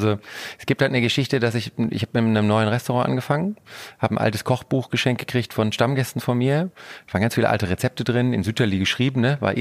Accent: North Rhine-Westphalia, Germany; ich komme ja aus Ostwestfalen, sehr katholisch.

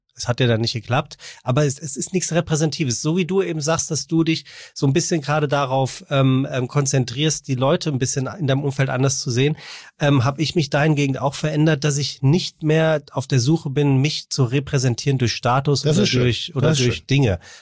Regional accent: Frankfurt, Hesse, Germany; now in Hamburg, Germany; Na, aus Frankfurt, Taunus.

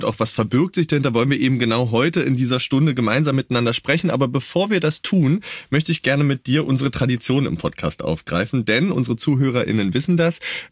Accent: East Germany, Germany; ich bin ja in Ostdeutschland aufgewachsen, bin aber noch so jung, dass ich tatsächlich die Wende nur als Baby erlebt habe

